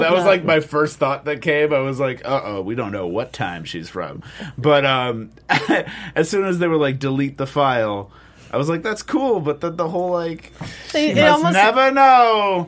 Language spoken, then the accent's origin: English; New England, United States